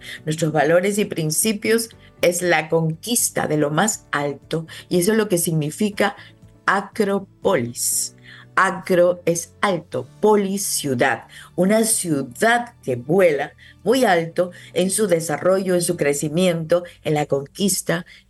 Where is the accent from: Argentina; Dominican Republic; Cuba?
Dominican Republic; Soy parte de Dominicana. Dominicana soy.